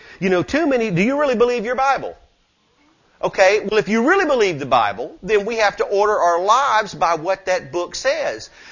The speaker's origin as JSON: {"language": "English", "region": "the South", "country": "United States", "said": "I'm a Southerner, man."}